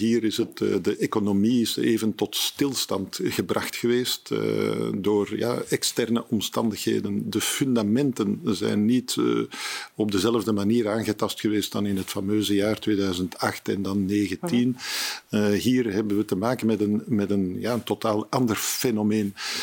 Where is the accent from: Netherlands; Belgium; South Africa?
Belgium; Antwerp; Zeker als Antwerpenaar.